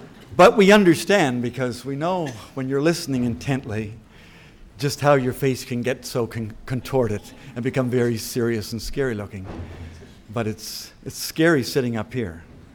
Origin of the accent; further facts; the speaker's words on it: Canada; I'm from Canada.